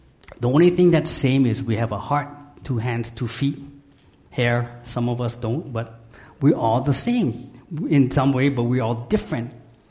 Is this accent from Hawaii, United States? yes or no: yes; Hawaii, United States; born there; I'm not Hawaiian, okay, I'm Okinawan, but you was born here, you live here